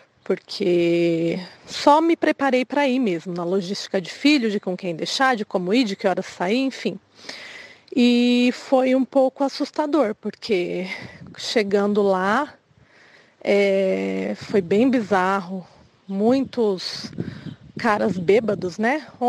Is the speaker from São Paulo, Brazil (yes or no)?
yes; Indaiatuba, São Paulo, Brazil; sou de Indaiatuba, tenho 36 anos